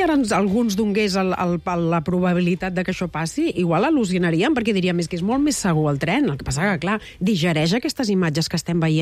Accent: Catalonia, Spain; Jo també sóc del Maresme com ell, i també hi ha busos que anaven amb retard

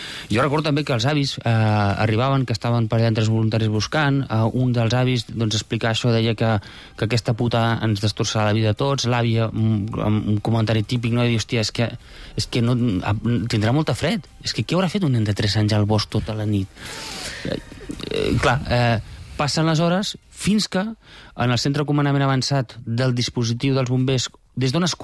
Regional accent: Girona, Catalonia, Spain; now in Barcelona, Spain; Jo sóc de Girona, sí, però jo aquella nit jo visc a Barcelona

